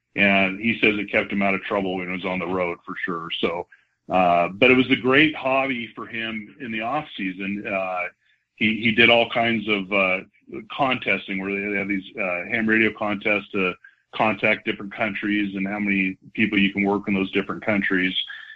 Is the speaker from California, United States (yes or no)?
yes; Oakland, California, United States; born there; I was born in Oakland in October of 1968, which was their first year in Oakland.